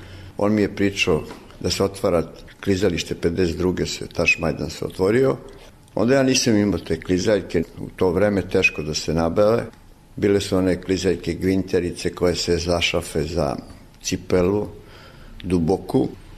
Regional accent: Belgrade, Serbia; Ja sam sa Čubure, otac mi je bio zanatlija na Čuburi, imao je radnju obučarsku, rodio sam se u Beogradu

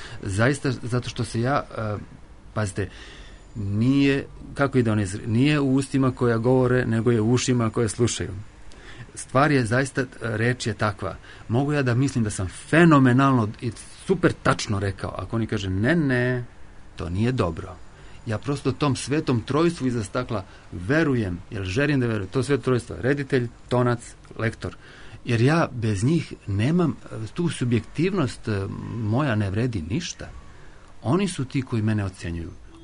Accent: Belgrade, Serbia; born there; sam rođen u Beogradu.

